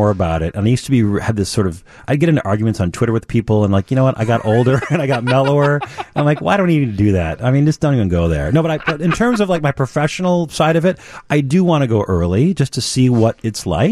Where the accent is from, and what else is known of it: Minnesota, United States; moved away as an adult; now in Chicago, United States